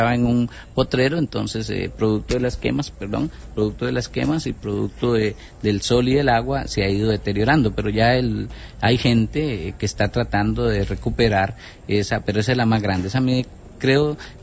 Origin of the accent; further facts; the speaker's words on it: Costa Rica; que se lleven una muy grata impresión de lo que somos los costarricenses